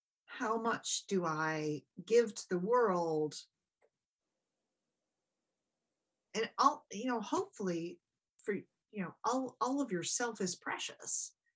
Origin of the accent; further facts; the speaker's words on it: New Hampshire, United States; She's from my home state of New Hampshire.